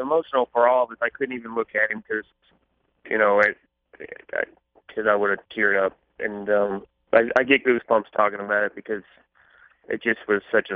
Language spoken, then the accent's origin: English; Louisville, Kentucky, United States; But, you know, my brother and I, we grew up in Louisville. We've lived in Louisville our whole lives